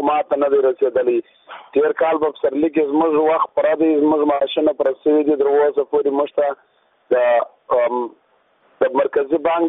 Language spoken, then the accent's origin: Pashto; Kandahar, Afghanistan; د کندهار ولایت یو مایوب ځوان یم